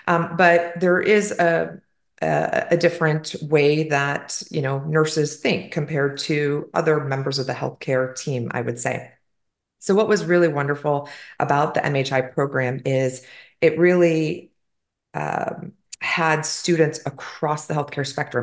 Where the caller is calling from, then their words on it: Phoenix, Arizona, United States; So I'm calling in from Phoenix, Arizona, and March is a lovely time to be in Phoenix.